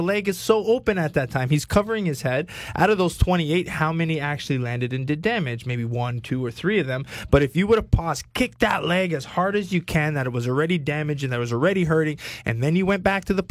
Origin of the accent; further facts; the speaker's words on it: Canada; It doesn't just because I'm from Canada doesn't mean I love the cold.